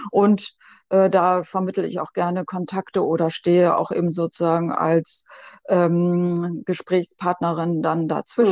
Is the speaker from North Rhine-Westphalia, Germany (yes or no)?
no; Lower Saxony, Germany; Ich bin Gärtnerin, ich komme ja hier aus dem Ammerland.